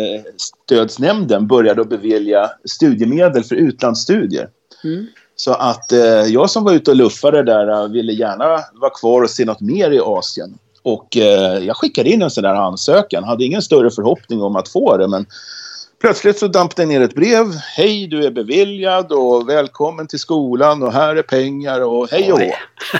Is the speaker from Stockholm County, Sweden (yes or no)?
yes; Stockholm, Stockholm County, Sweden; also born or lived in Småland / Skåne; jag växte upp i Stockholm en gång i tiden, tror det eller ej, och kom till... Först till Småland och sen till Skåne. Men det där med sydländskan, den har jag aldrig lärt mig.